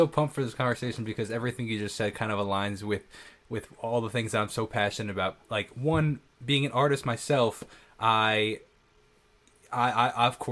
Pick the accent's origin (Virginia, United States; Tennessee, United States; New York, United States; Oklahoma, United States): New York, United States; Northport; I'm a musician from Northport, New York.